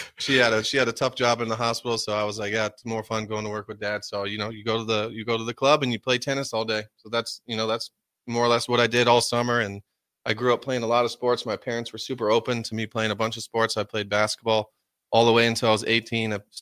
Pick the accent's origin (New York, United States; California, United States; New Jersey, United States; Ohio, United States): Ohio, United States; Columbus; also born or lived in Cincinnati; Obviously, I was born in Cincinnati. We moved up to Columbus when I was like 2 years old, and I lived in Columbus, and, you know, my parents still live there.